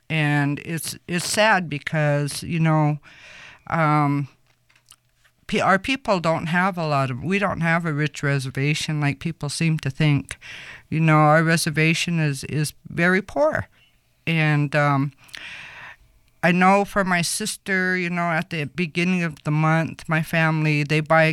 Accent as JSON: {"language": "English", "region": "Montana", "country": "United States", "said": "because I'm from Montana, one of the first oil rigs was in 1954, around there. I was like 3 or 4 years old."}